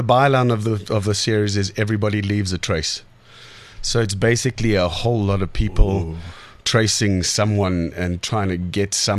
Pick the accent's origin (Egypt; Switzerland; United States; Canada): Egypt; accent: neutralized Arabic accent; Even my accent is a very, very neutralized Arabic accent, because an Egyptian accent has like Zs instead of Ths.